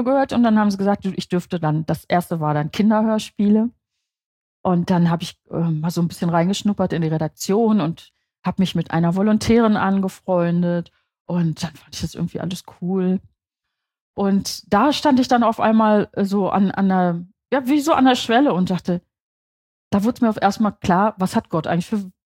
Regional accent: Berlin, Germany; moved away; also born or lived in Dortmund; Ich bin in Berlin aufgewachsen.

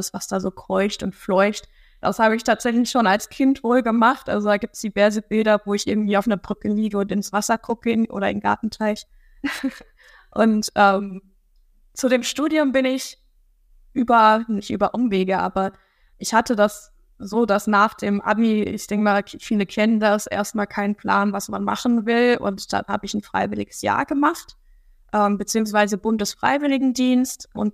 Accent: Mainz, Rhineland-Palatinate, Germany; Und dann hatte sich gerade eine Stelle hier in meiner alten Heimat in Mainz aufgetan.

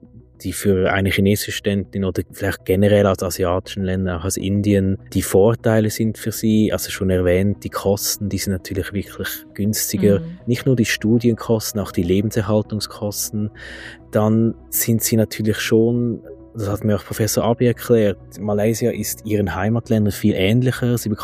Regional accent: Switzerland; wir sind das als Schweizer uns gar nicht so gewohnt

